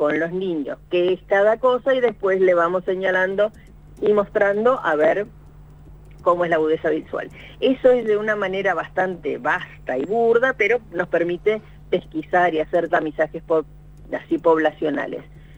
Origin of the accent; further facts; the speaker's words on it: Olavarría, Buenos Aires Province, Argentina; cada vez que iba al banco de leche de Olavarría, que es donde mi pueblo natal